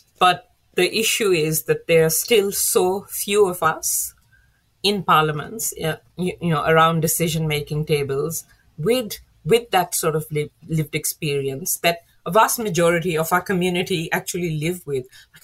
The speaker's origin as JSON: {"language": "English", "country": "Pakistan", "tie": "born or raised there", "moved": "yes", "said": "growing up in Pakistan, it's quite monocultural, you could say. Everyone, almost everyone there looks like me."}